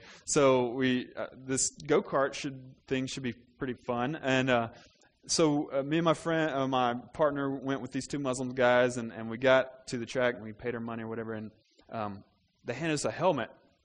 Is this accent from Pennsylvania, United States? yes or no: no; Mississippi, United States; I'm from Mississippi, and I grew up in Mississippi, and had never flown before, and I flew to India